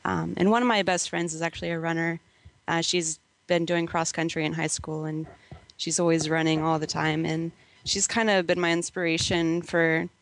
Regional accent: Springfield, Ohio, United States; Sure. I'm from Springfield, Ohio.

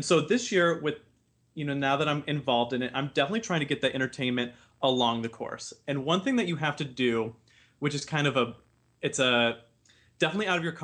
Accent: Midwest, United States; now in Arizona, United States; And I moved out to Arizona recently from the Midwest. And when you're from the Midwest, you always go to the Orlando Park.

